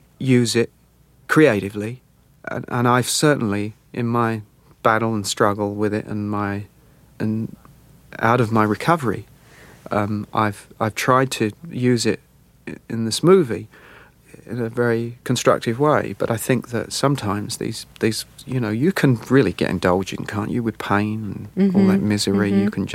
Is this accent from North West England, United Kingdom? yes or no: no; London, United Kingdom; when I was growing up in South London, yeah, I used to talk like